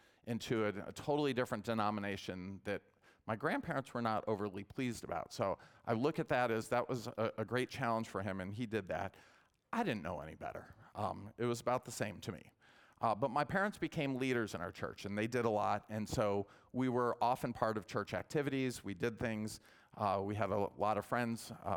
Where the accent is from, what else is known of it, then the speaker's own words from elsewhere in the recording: Coral Springs, Florida, United States; I grew up in Coral Springs in South Florida.